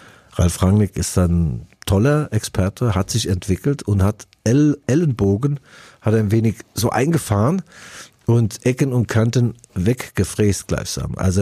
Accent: Mainz, Rhineland-Palatinate, Germany; also ein zum kleines, ein Püffchen, sagt man bei uns in Mainz, Püffchen, 0,1 Liter.

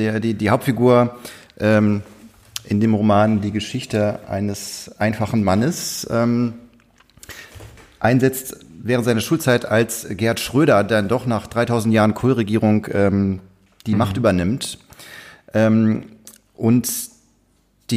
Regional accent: Schleswig-Holstein, Germany; Also ich bin ja in Schleswig-Holstein aufgewachsen.

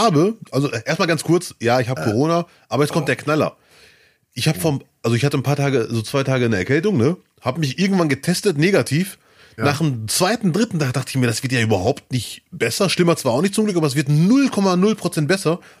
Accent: Germany; born there; Ich würde mich auch vor Deutschland freuen, ich bin ja hier geboren. Ich bin German-Moroccan oder Moroccan-German.

